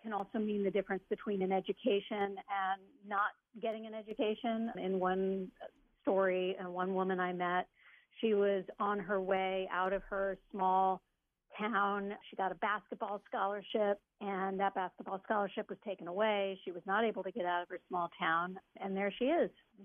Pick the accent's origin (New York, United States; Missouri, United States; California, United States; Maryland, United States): Missouri, United States; especially in my home state of Missouri, where there's an added layer of shame and stigma